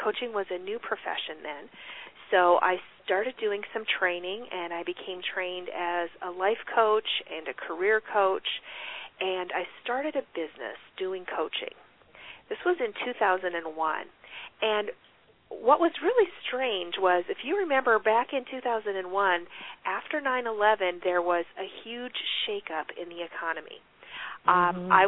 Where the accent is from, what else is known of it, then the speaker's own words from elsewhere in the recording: Minnesota, United States; I grew up in Minnesota in a very little town with 1,200 people and no stoplights, so it was a very little town. I grew up on a farm